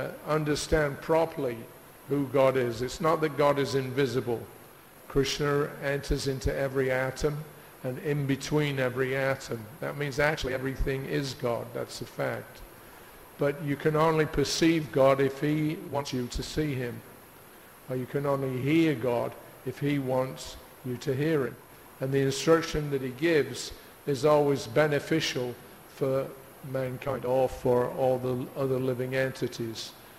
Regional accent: England, United Kingdom; We had an example of that when I was a boy growing up in England.

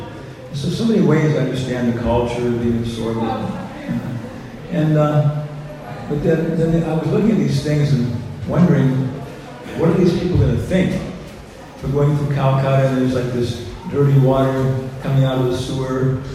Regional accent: Arizona, United States; also born or lived in Guam; I was born on Guam, in the Marianas Islands, and I left there when I was this big or something. Grew up in Southwest Arizona, California

